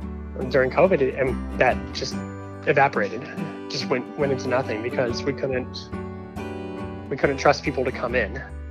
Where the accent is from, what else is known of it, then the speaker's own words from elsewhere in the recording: Plano, Texas, United States; from Plano, Texas.